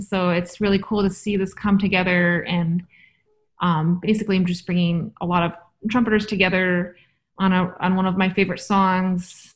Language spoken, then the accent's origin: English; United States; Because as an American trumpet soloist, you know, it's tough here.